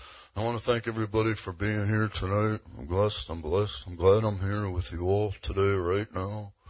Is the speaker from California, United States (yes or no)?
yes; California, United States; now in Menlo Park, United States; Everything's fine in Menlo Park. It's temporary, about 5 years. I grew up in Southern California.